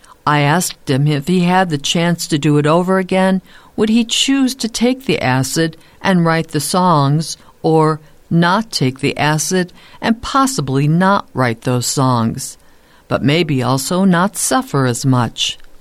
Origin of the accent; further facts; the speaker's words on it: Laguna Beach, California, United States; first album I ever checked out of the Laguna Beach Public Library at age 8, and I was proud that my hometown was mentioned in the song